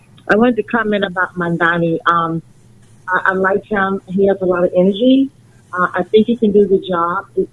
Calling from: Brooklyn, New York, United States; East New York, Brooklyn.

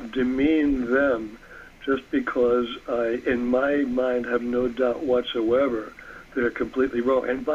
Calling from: Lodi, New Jersey, United States; I'm calling from Lodi, New Jersey.

